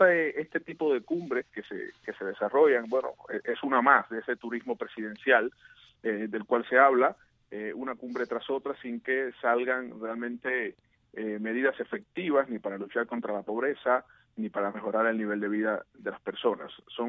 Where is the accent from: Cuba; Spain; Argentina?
Cuba; moved away; cuando salimos de Cuba y nos hicimos las pruebas, descubrimos que no estábamos inmunos para la hepatitis B.